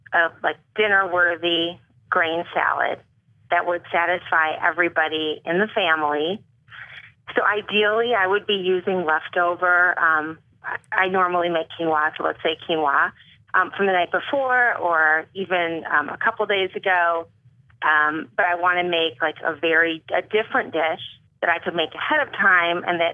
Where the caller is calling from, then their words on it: California, United States; From the Bay Area.